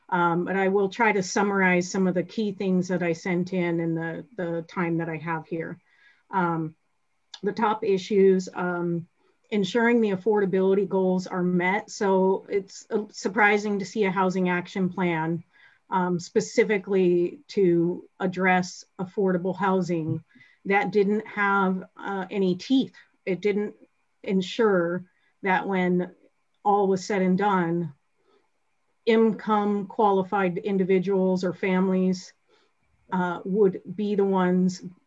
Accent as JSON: {"language": "English", "town": "Black Diamond", "region": "Washington", "country": "United States", "tie": "born or raised there", "lives_now": "Bellevue, United States", "said": "I live in Bellevue. I grew up in Black Diamond."}